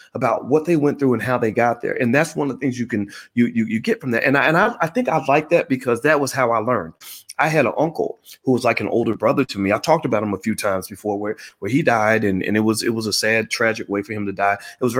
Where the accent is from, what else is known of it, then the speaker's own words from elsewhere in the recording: Louisville, Kentucky, United States; I'm a second cousin to Muhammad Ali by marriage. I'm from Louisville.